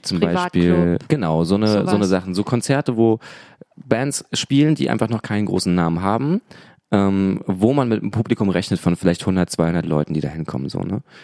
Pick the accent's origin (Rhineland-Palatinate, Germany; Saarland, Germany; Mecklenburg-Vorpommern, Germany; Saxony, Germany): Mecklenburg-Vorpommern, Germany; Rostock; Ich bin aber ehrlicherweise in Rostock aufgewachsen.